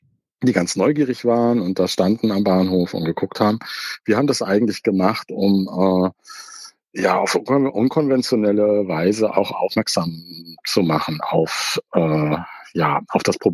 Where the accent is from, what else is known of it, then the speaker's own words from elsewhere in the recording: East Germany, Germany; Also ich bin in der DDR aufgewachsen und habe das an der Wende alles natürlich bewusst mitbekommen.